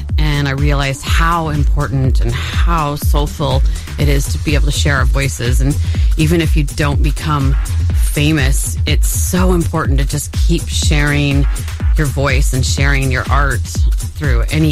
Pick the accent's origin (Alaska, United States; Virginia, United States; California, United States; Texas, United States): Alaska, United States; also born or lived in Montana; I was born in Montana and then lived most of my formative years up in Alaska.